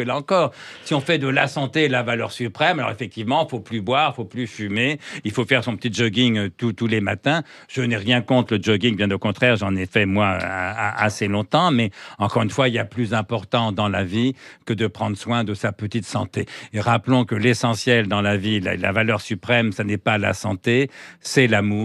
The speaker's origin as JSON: {"language": "French", "region": "northern France", "country": "France", "said": "je suis de la France du Nord et qu'il y a peu de rugby dans la France du Nord."}